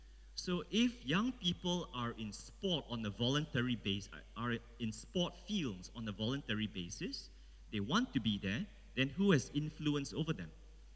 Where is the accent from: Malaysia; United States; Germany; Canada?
Malaysia; So my wife is Malaysian. I'm also Malaysian and Malaysian Chinese. So our great-grandfathers came from mainland China, lived in Malaysia.